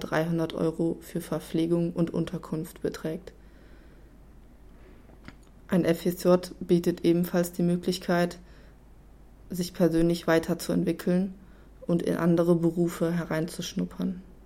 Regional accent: Aachen, North Rhine-Westphalia, Germany; ich komme aus Aachen.

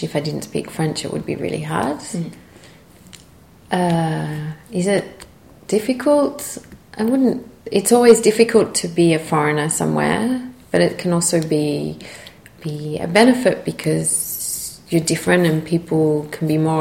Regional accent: Australia; moved away; because at the end of the day I'm Australian and I'm attached to the place

